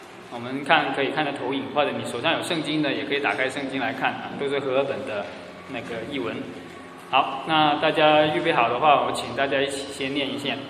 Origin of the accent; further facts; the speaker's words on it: China; 我们中国人说食色性也